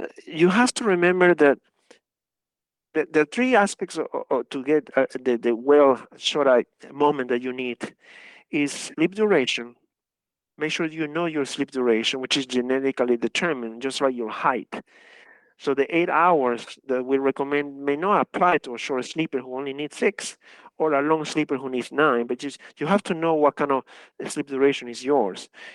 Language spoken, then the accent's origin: English; Ecuador; English is a second language; I'm from Ecuador, which is the middle of the world. I'm on the equator line